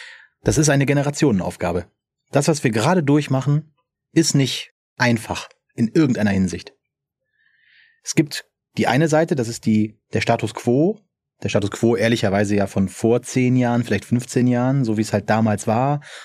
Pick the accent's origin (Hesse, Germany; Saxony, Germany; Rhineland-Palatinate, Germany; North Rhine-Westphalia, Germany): North Rhine-Westphalia, Germany; Monschau; Ich komme aus der Nordeifel, wunderschönen Monschau. Das ist so eine riesengroße Fläche, wo kaum Menschen wohnen.